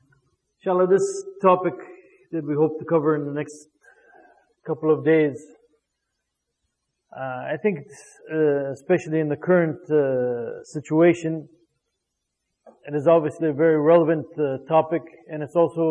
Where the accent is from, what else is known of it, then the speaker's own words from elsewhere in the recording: United States; Growing up in the United States, going to high school here and so forth, you don't hear much about the crusades.